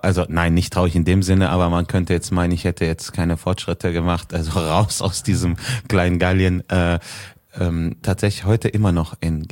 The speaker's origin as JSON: {"language": "German", "town": "Düsseldorf", "region": "North Rhine-Westphalia", "country": "Germany", "tie": "born there", "said": "Ich bin tatsächlich in Düsseldorf geboren."}